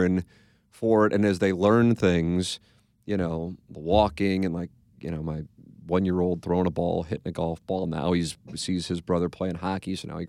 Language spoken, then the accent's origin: English; St. Louis, Missouri, United States; You know what it's like to be a Catholic kid growing up in St. Louis, even though it seems like everybody's a Catholic kid growing up in St. Louis.